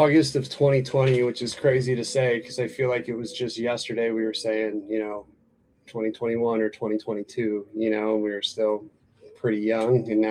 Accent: San Diego, California, United States; I'm from San Diego, grew up in San Diego.

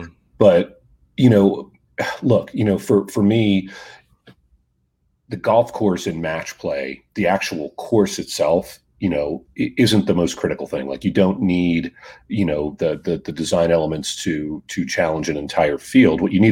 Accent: Florida, United States; now in San Diego, United States; look, I grew up in Florida. I live in San Diego, and I've never seen anything like this place.

